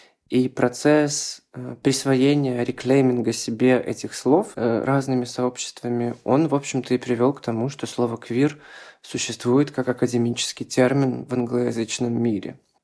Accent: Belarus; я активист из Беларуси.

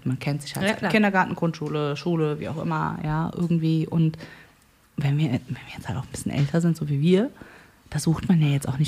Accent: Frankfurt, Hesse, Germany; warum sind wir Frankfurter so unnahbar und warum ist es so schwer, Connections hier zu...

